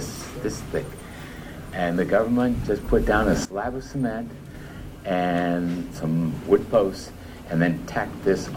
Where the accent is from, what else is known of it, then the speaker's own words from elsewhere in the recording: Wyoming, United States; moved away as an adult; now in Venezuela; I was born in Wyoming, lived there most of my life.